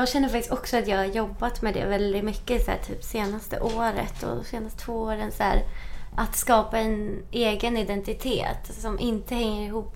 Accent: Sweden; som svensk har man ju ändå lite av det här.

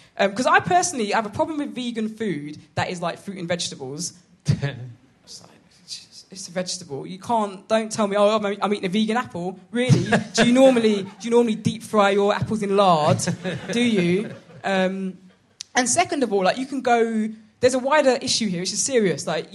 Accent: London, United Kingdom; I'm from London.

